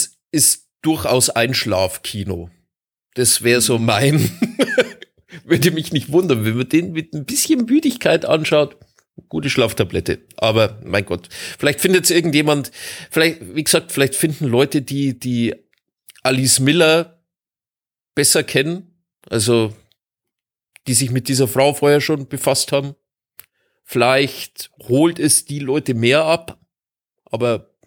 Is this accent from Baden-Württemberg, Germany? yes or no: no; Munich, Bavaria, Germany; ich bin ja Münchner